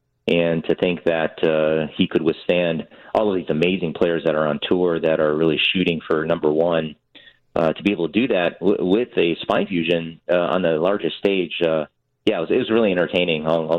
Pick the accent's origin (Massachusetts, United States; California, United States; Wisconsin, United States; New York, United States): Wisconsin, United States; now in Chicago, United States; I grew up in Wisconsin, right outside the Green Bay area. I am of Chinese American and Taiwanese American descent, traveled all over before I've been to Chicago, and now I've lived in Chicago for the last 10 years.